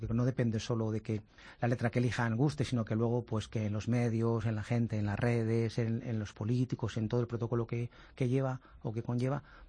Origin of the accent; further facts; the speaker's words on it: Valladolid, Castile and León, Spain; yo, como soy de Valladolid, pues veraneamos en el sur y el mar